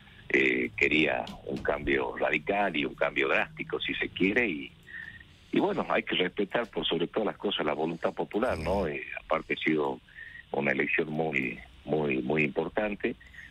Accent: Argentina; Somos todos argentinos, los argentinos quieren estar mejor

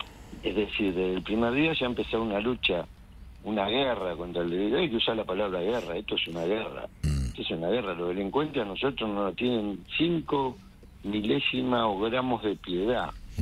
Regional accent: Lanús, Buenos Aires Province, Argentina; Yo vivo en Lanús, nací en Lanús, sigo viviendo en Lanús.

